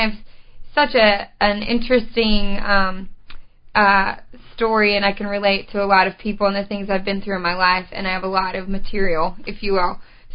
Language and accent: English; Savannah, United States; But I've lived in Memphis. I grew up in Savannah. I've lived in Brownsville. I've lived all over.